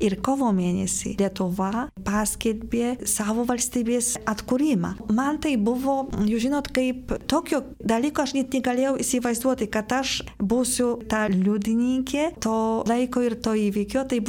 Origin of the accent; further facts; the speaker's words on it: Poland; Lithuanian is a second language; Taip kaip lenkams, iš karto man buvo tas, taip aišku, kad mes irgi taip kovotum kaip lietuviai